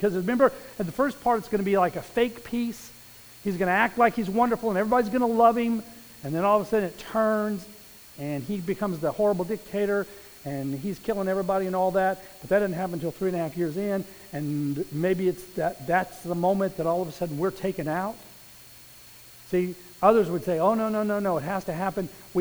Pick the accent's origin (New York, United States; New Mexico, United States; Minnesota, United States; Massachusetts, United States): New Mexico, United States; Albuquerque; I was raised a Southern Baptist. I was raised in Southern Baptist in the southwest part of the world here, which means in Albuquerque, raised up in a very traditional Southern Baptist home and traditional parents